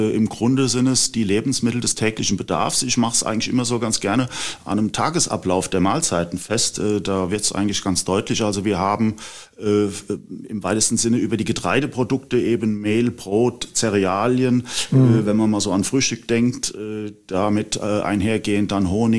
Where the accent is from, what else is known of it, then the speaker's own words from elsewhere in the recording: Bad Sobernheim, Rhineland-Palatinate, Germany; ich bin gebürtig aus Bad Sobernheim